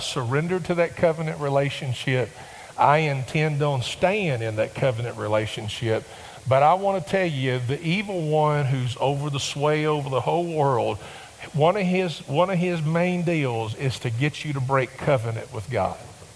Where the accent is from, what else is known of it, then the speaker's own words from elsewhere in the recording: Campbellsville, Kentucky, United States; also born or lived in Summersville; Growing up in Summersville and Campbellsville?